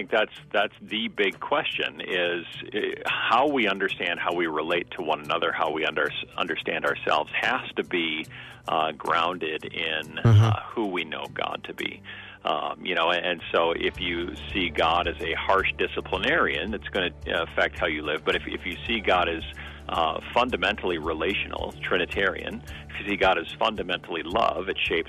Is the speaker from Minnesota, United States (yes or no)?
no; Oostburg, Wisconsin, United States; I was in Oostburg, which is my hometown